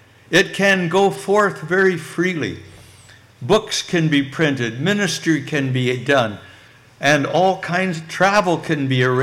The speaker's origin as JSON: {"language": "English", "country": "Canada", "said": "as a Canadian"}